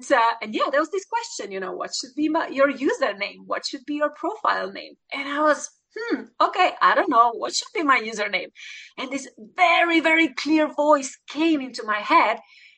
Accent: Slovenia; now in England, United Kingdom; in Slovenia. I'm from

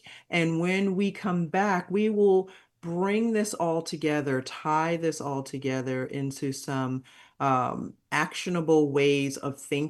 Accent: New York City, New York, United States; moved away; Now, I come from New York City, and leaving New York and living in a couple of other places, I've learned that people are not as direct as us New Yorkers are.

